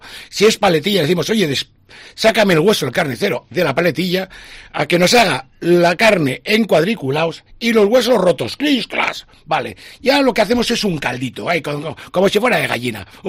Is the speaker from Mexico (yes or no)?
no; Balearic Islands, Spain; Esos fideos que son muy típicos de Mallorca, porque aquí somos como italianos, tenemos un toque de fideos.